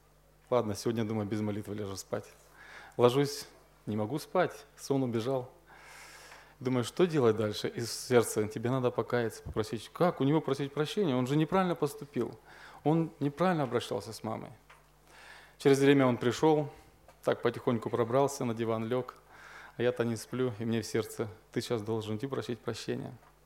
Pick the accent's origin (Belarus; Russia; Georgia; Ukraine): Russia; Я говорю, ну вообще номера армянские, но мы из России.